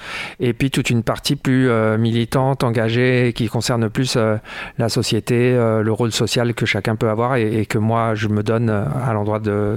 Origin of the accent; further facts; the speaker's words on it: Paris, Île-de-France, France; now in Toulouse, France; Ouais, je suis né, j'ai grandi à Paris, mais mes parents se sont rencontrés à Toulouse, donc j'avais déjà des attaches pour cette ville. Et je suis retourné à Toulouse il y a quelques années